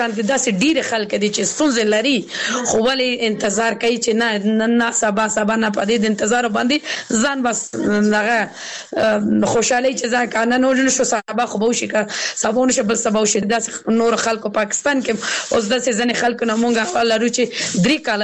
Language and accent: Pashto; Kabul, Afghanistan; زه پخپل د کابل ولایت نه یم